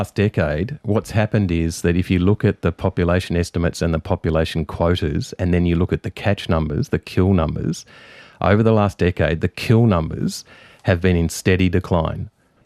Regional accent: Australia; that is a concern to me as an Australian.

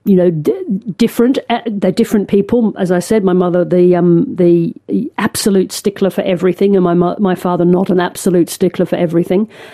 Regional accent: Nigeria; born there; born in Nigeria and I was delivered by a lovely black gynecologist wearing a dinner jacket because I was born on New Year's Eve.

